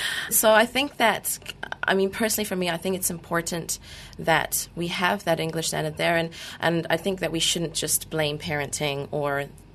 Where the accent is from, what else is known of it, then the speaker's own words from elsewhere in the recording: New Zealand; now in Malaysia; being a Malaysian, I'm born here, but I was privileged enough to grow up in public school in New Zealand, where I got really good education in the 90s.